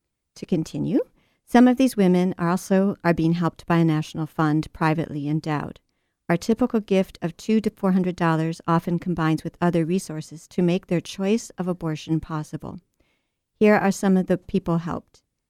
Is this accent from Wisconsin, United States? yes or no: yes; Madison, Wisconsin, United States; Yeah, I'm from Madison. I guess I can say it.